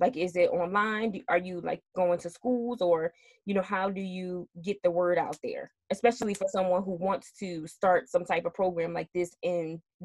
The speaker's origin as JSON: {"language": "English", "town": "Newark", "region": "New Jersey", "country": "United States", "tie": "born or raised there", "said": "So I grew up in Newark, New Jersey, mm-hmm. Which is another like kind of like underserved area."}